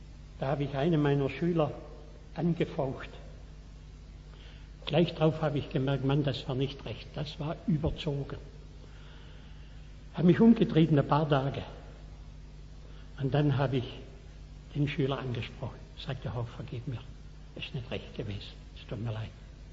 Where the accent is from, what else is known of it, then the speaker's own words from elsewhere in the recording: Baden-Württemberg, Germany; Aber bei uns im Schwarzwald, da ist Liebe über 60% Wille.